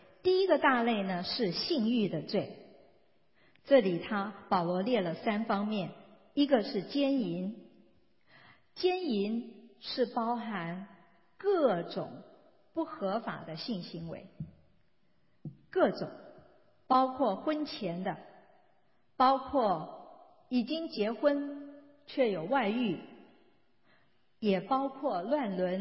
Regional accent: China; 还有我们中国人譬如说招亡魂、占卜、算命、风水、紫微斗数

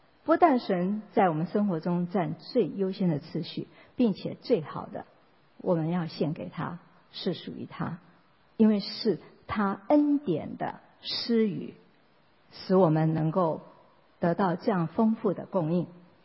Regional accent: China; 你看我们中国人过中秋节过新年，每一年是不一样的日子。

